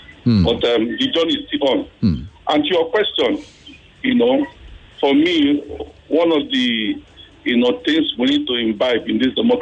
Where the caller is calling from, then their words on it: Surulere, Lagos, Nigeria; I stay in Suleri.